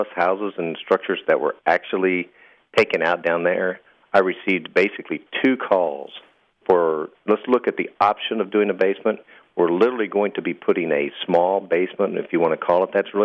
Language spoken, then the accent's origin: English; Kansas, United States; now in Oklahoma, United States; No, I am not from Oklahoma originally. Right. I am from Kansas originally. And we all have basements in every house.